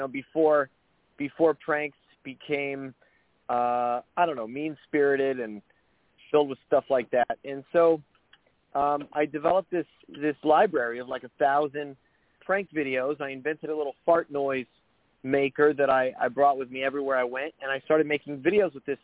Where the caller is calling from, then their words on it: Nashville, Tennessee, United States; Nashville, Tennessee.